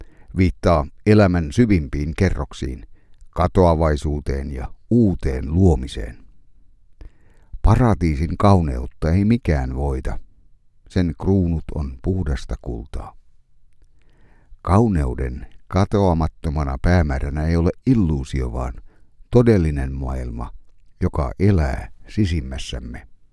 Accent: Enonkoski, South Savo, Finland; laulamme sen lapsuuteni kirkossa Enonkoskella

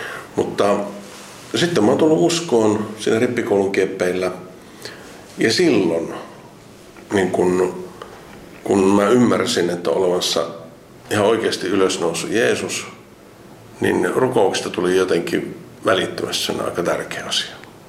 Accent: Keuruu, Central Finland, Finland; mä oon Keurulta kotoisin ja äiti elää siellä vieläkin.

